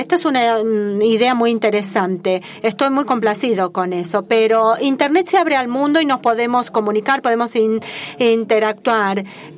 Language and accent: Spanish; Australia; Yo me crié en Sydney, en Melbourne, Australia